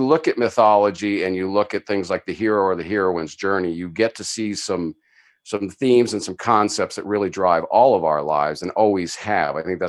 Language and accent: English; Boston, Massachusetts, United States; also born or lived in Washington, D.C.; I was born and brought up in the Boston area. I'm a New Englander. My family goes back several hundred years. My Irish family, a little less.